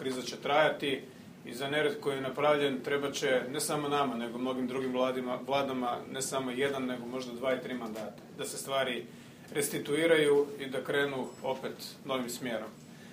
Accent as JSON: {"language": "Croatian", "country": "Croatia", "said": "Hrvatska je mala zemlja, Hrvatska je najraznolikija nacija u Europi. Ja to kao Hrvat naprosto vidim."}